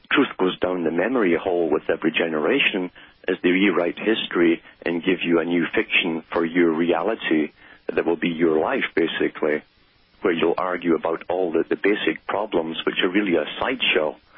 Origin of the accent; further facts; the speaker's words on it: United Kingdom; I saw it all around me, in fact, growing up in Britain.